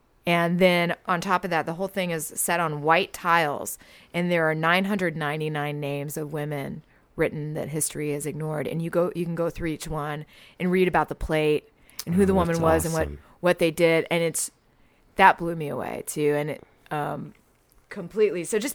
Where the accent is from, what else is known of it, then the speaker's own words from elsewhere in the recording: Texas, United States; And, you know, being a Texan, I haven't seen very much of like fall.